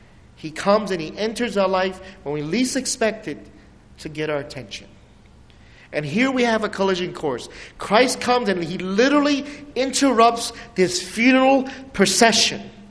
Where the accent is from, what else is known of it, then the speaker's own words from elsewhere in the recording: New York City, New York, United States; now in Syracuse, United States; When I grew up in New York City, we know what gridlock is. I remember one time when I was first got here in Syracuse, they were saying we have a gridlock.